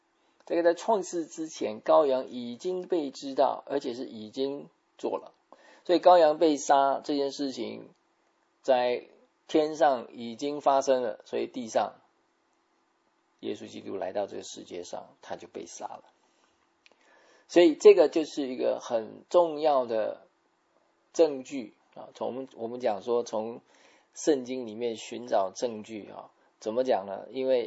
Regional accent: China; 当然我们通常讲好像我们中国人的嫡长子一定要是大老婆 正式

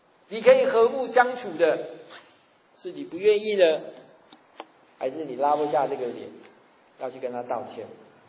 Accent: Taiwan; 特别我们台湾人

